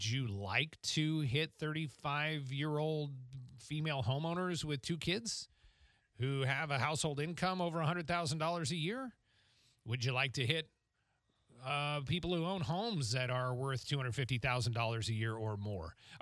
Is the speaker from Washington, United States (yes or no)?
yes; Washington, United States; born there; and I actually was born in Washington State